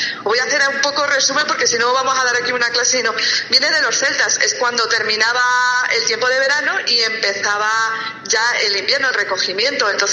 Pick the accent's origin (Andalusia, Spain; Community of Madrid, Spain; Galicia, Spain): Galicia, Spain; vuelvo a hacer hincapié, como buena gallega